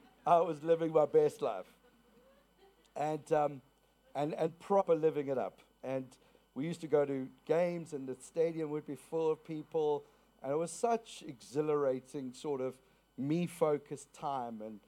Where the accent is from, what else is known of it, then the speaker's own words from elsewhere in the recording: South Africa; I grew up in South Africa, and I was a young man.